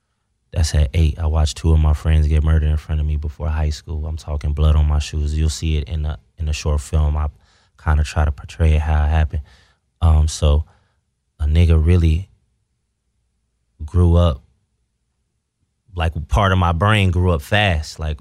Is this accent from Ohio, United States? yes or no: yes; Ohio, United States; And I'm from Ohio where it's segregated, where like a black kid in a white neighborhood, you know what I mean?